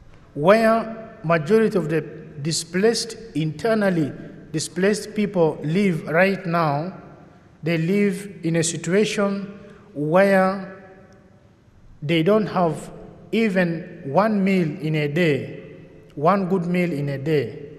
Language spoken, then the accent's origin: English; Yambio, Western Equatoria, South Sudan; I come from the Catholic Diocese of Tombora Yambio in South Sudan.